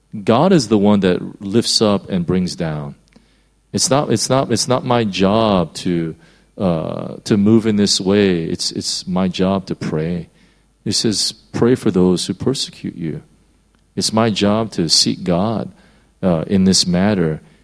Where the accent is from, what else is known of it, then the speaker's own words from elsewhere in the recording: United States; And if I'm going to be honest, sometimes I'm quite embarrassed as an American.